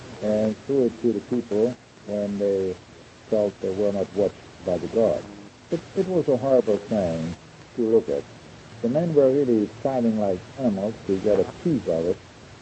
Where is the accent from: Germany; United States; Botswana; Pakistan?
Germany; Weimar, Thuringia; English is a second language; we came to my hometown, Weimar.